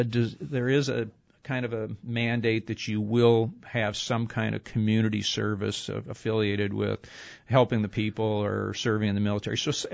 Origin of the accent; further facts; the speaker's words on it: Detroit, Michigan, United States; I'm from Detroit, so I'm a rock and roller.